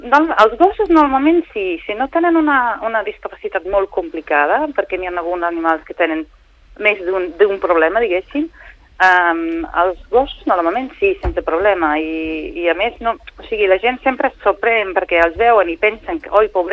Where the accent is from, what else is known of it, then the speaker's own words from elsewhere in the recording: England, United Kingdom; Catalan is a second language; now in Spain; com sóc anglesa pues, vaig pensar que aquí potser el que faltava era informació